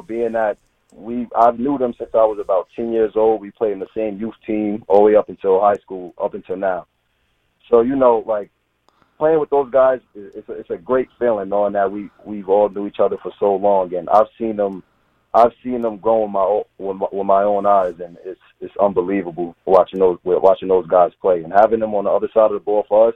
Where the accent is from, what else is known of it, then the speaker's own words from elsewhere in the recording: Yonkers, New York, United States; It's actually in White Plains. I'm from Yonkers, but I went to school. That school is in White Plains.